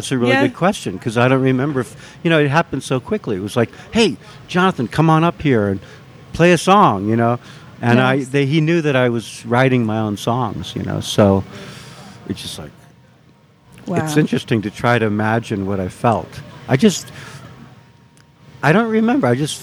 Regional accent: New York City, New York, United States; now in Prescott, United States; I've been here since 2002, and I came from New York City, just loaded up the U-Haul and drove here.

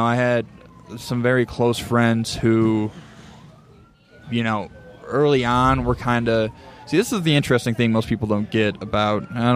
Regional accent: Alabama, United States; now in Pacific Northwest, United States; I grew up in Alabama, right?

